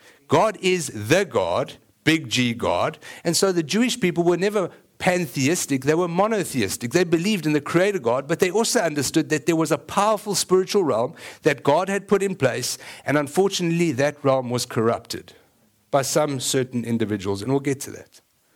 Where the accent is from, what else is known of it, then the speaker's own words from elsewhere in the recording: South Africa; I'm South African.